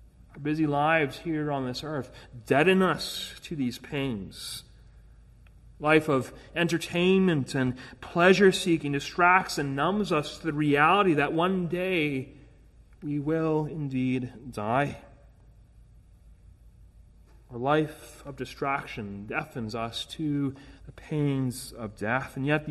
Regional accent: Edmonton, Alberta, Canada; back in my hometown in Edmonton.

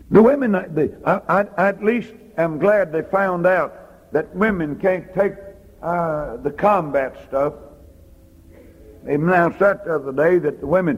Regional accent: United States; I said, sir, I'm not only a preacher, but I'm an American citizen.

